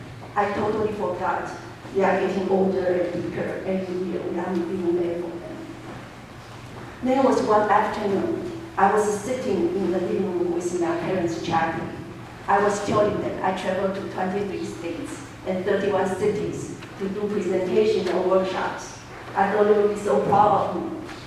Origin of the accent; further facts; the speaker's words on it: Taiwan; English is a second language; When I first come back to Taiwan the first month, I encountered a lot of culture shocks. The place I call my hometown has become a strange place for me.